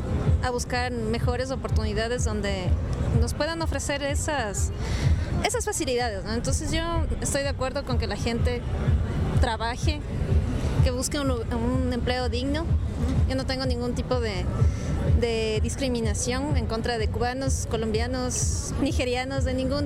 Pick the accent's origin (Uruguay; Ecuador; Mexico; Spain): Ecuador; nosotros como ecuatorianos